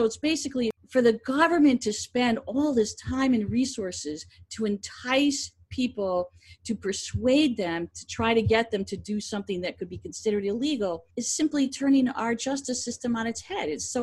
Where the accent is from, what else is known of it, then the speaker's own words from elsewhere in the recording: United States; Well, you know, I'm an American. I live here in the United States. I was born here.